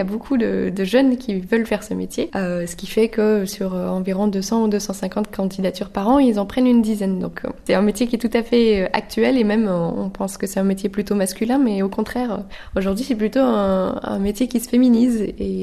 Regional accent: Quebec, Canada; c'était au Québec quand je suis québécoise.

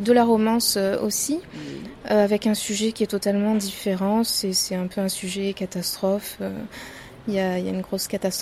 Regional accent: Pernes-les-Fontaines, Provence-Alpes-Côte d'Azur, France; Alors j'ai 34 ans, je suis de Pernes-les-Fontaines.

